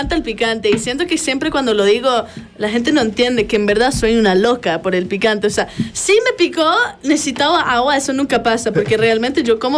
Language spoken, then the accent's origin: Spanish; Miami, Florida, United States; now in Colombia; Pues yo nací en Miami y pues viví toda mi vida en Miami. Vivo en Colombia hace 5 años con toda mi familia.